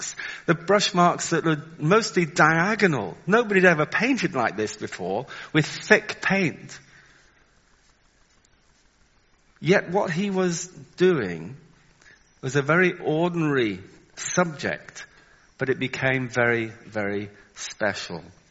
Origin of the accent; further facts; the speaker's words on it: Wales, United Kingdom; Maybe just because I'm Welsh. Oh, I shouldn't have mentioned I'm Welsh.